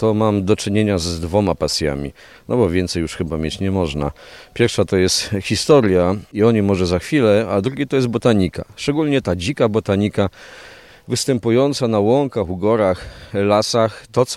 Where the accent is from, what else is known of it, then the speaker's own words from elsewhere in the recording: Kołobrzeg, West Pomeranian Voivodeship, Poland; Ja jestem z Kołobrzegu, więc z bardzo daleka